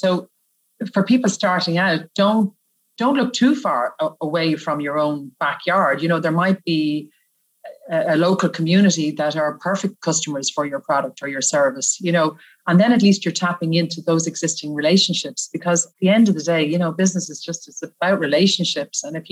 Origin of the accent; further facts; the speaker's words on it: Malahide, Leinster, Ireland; we are all Northsiders. So I'm from Malahide and born and reared.